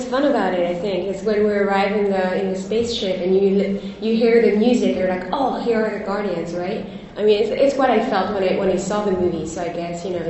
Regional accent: France; English is a second language; coming from, you know, France, I come from France. It was even further away

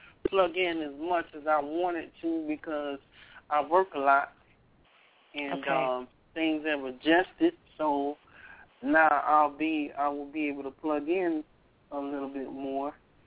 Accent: Fort Lauderdale, Florida, United States; I'm from Fort Lauderdale.

